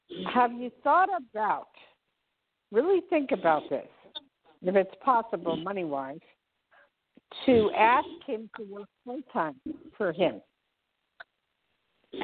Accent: New Jersey, United States; I grew up in Jersey, Jersey girl.

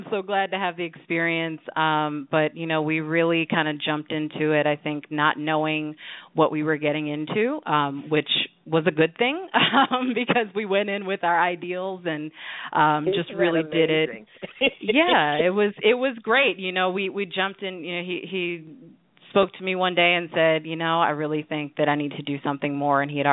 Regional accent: Washington, District of Columbia, United States; I'm a DC native, and being able to do these things in my hometown has just really been a fantastic experience.

